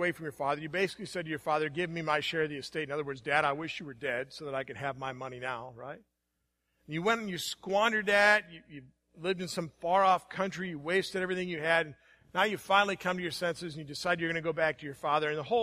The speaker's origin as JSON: {"language": "English", "region": "Indiana", "country": "United States", "tie": "born or raised there", "said": "Growing up in Indiana in the little church where I grew up, we sang the hymns, right?"}